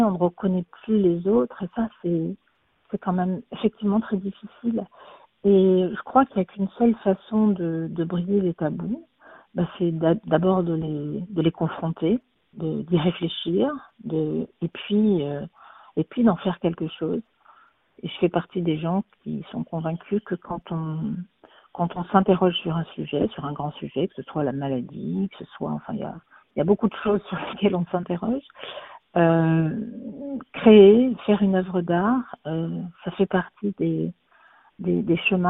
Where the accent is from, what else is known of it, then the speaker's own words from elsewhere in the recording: Marseille, Provence-Alpes-Côte d'Azur, France; Oui, alors moi je suis une Marseillaise pur jus, ce qui ne s'entend pas forcément dans la musique de mes phrases, mais oui, je suis du Sud.